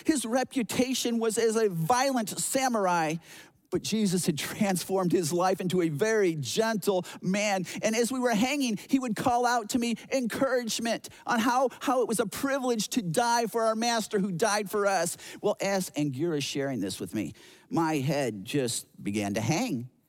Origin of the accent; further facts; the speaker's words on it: United States; Well, Angura, I'm from the United States of America.